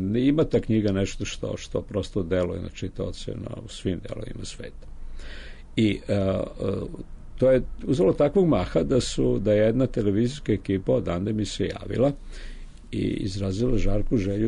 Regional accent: Serbia; first language Serbian; srpski je moj maternji jezik i ja nikad ne bi mogao da pišem ni na čemu drugom nego na srpskom.

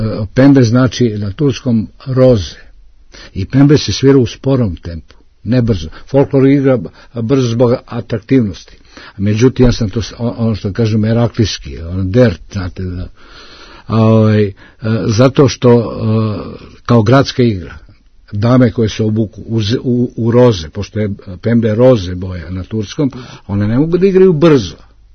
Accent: Prokuplje, Toplica District, Serbia; ja sam iz Prokuplja, jeste

